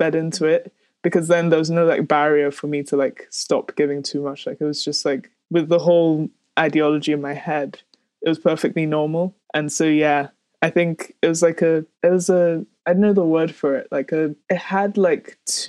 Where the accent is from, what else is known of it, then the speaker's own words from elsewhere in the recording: Nigeria; Because I feel like in growing up in Nigeria, I'd received a lot of flack